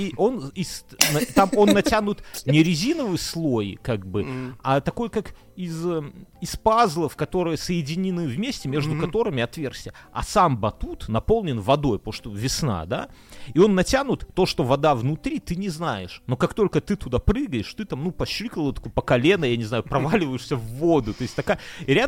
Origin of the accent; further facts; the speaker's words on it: Belarus; moved away; Почему я тоскую, уехав из Беларуси?